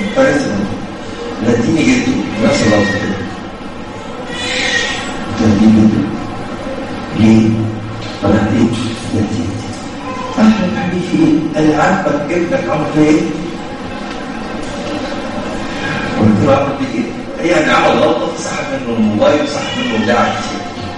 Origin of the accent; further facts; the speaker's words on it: Egypt; بابا احنا مصريين ما نعملش كده يعني مصريين يعني احنا اولاد بلدي